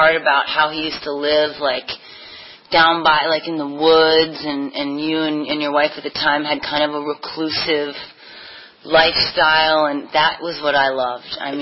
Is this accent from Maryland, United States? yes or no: yes; Kensington, Maryland, United States; I grew up in Maryland in a small town called Kensington, and I was adopted, and my parents are German immigrants